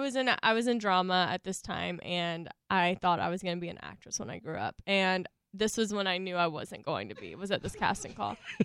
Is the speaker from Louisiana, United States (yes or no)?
yes; Louisiana, United States; I'm from Louisiana originally.